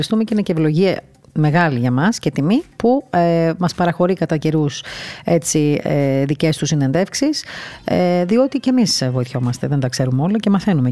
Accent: Crete, Greece; θα πάμε λοιπόν στον τόπο μου στην Κρήτη, την αγαπημένη.

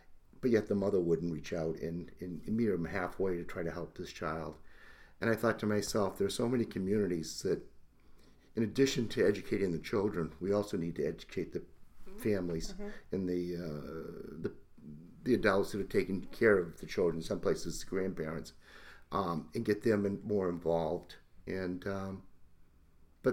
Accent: Concord, New Hampshire, United States; And as a kid growing up in Concord, I remember when the Gallon Office Park was the New Hampshire Hospital, and every one of those buildings was full.

